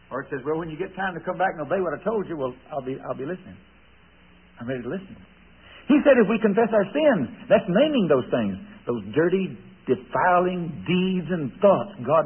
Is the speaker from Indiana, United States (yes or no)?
no; Fort Worth, Texas, United States; as a kid growing up in Fort Worth, Texas, we used to do a lot of rabbit hunting.